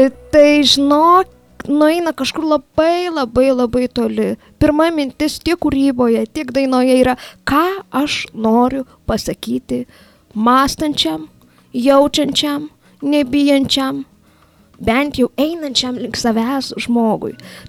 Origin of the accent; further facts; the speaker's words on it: Dzūkija, Lithuania; tai reiškia, kad mes dzūkai turime didelę širdis